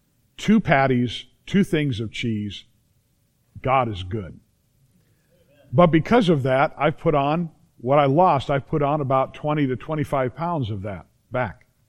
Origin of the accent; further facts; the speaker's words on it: United States; I don't know about you, but I feel very blessed and privileged that I am an American in the 21st century.